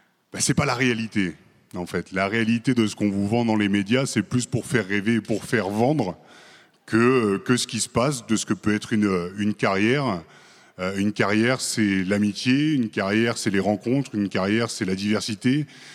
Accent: Beauvais, Hauts-de-France, France; je suis originaire de Beauvais en Picardie, donc c'est pas trop une terre de rugby

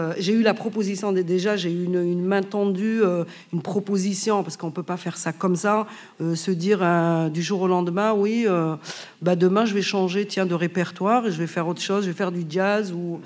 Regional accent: Algeria; now in France; Parce que moi, je suis venue en France. C'est vrai que En fait, c'était la misère culturelle qui m'a poussée à venir ici en France, parce que financière, j'étais mille fois mieux chez moi en Algérie qu'ici.

